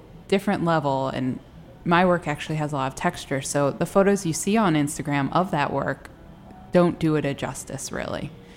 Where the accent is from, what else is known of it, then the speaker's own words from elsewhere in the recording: Bethesda, Maryland, United States; I'm originally from Bethesda, actually. And when I first moved back to the D.C. area about 3.5 years ago